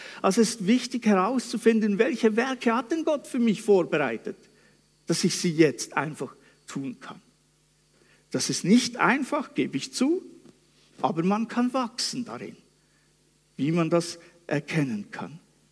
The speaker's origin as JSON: {"language": "German", "country": "Switzerland", "tie": "born or raised there", "moved": "yes", "said": "Ich war wieder mal unterwegs in der Schweiz, nahe dort, wo ich aufgewachsen bin. Das ist nach meinen Verhältnissen von hier ziemlich weit weg."}